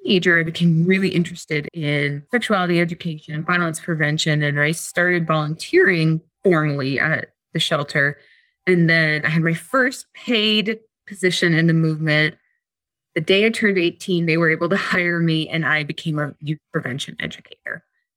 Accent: Bloomington, Indiana, United States; So I grew up in Bloomington, Indiana, which is a college town

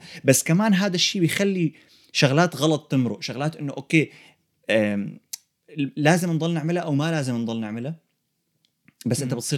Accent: Syria; now in Canada; احنا جينا من سوريا لهون

